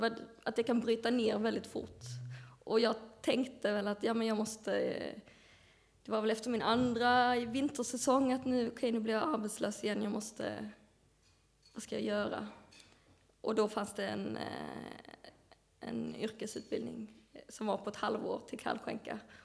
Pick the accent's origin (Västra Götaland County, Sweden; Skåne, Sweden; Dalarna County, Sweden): Skåne, Sweden; Kristianstad; Jag har gått i skolan. Jag växte upp i Kristianstad i Skåne.